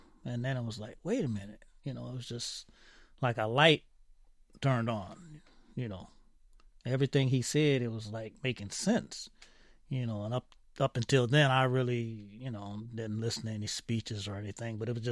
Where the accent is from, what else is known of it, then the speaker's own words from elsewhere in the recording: San Francisco, California, United States; also born or lived in Oakland; I went to school, was born and raised, and worked mostly in San Francisco, but most of my growing up and learning in life was done in Oakland, California.